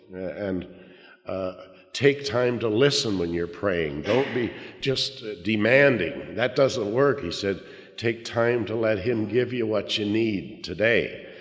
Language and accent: English; Canada; And after the meeting, I went and introduced myself and talked, said we're from Canada.